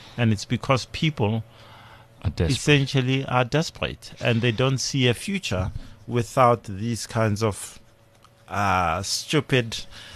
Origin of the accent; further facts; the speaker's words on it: Limpopo, South Africa; I'm from Limpopo originally.